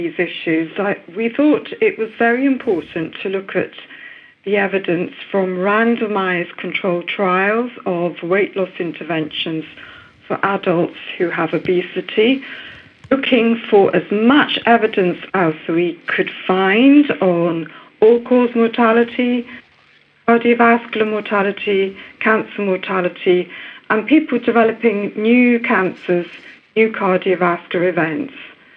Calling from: Aberdeen, Scotland, United Kingdom; Hello, Norman. We are welcome from Aberdeen.

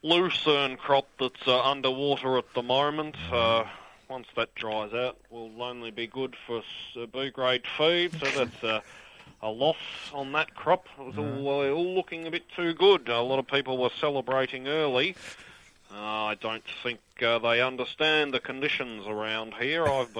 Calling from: Sea Lake, Victoria, Australia; Oh, I'm in Sea Lake today.

